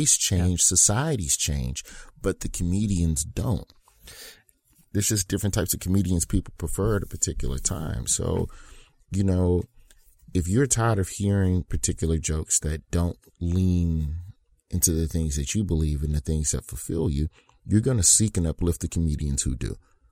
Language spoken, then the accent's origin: English; United States; Like, you know, I'm an American comedian. I'm here to talk about what's happening around the corner.